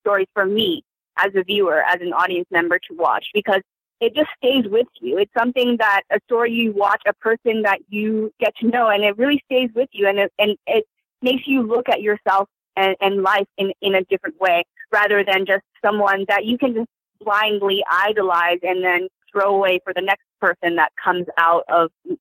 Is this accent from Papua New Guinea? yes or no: no; Vancouver, British Columbia, Canada; also born or lived in China; and I'm from Vancouver. I was born in China. I've lived on the West Coast my whole life.